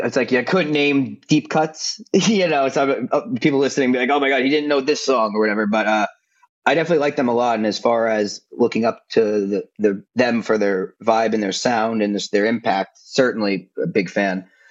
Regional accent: Asbury Park, New Jersey, United States; he was in a band called … that I grew up from in Asbury Park that I grew up really liking.

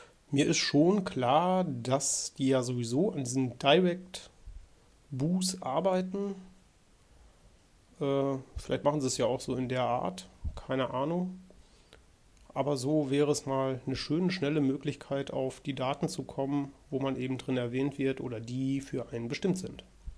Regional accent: Bielefeld, North Rhine-Westphalia, Germany; Also ich komme hier aus dem Raum Bielefeld

